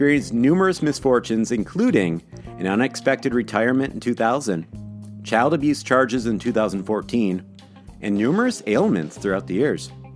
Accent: Midwest, United States; accent: Midwestern; okay, respect my Midwestern accent.

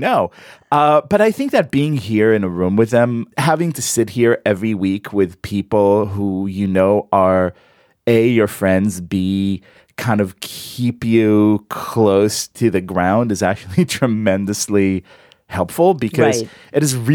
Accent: Israel; English is a second language; because I am from the Israel, I like the tribe metaphor very much, with the desert and the knife and the camel.

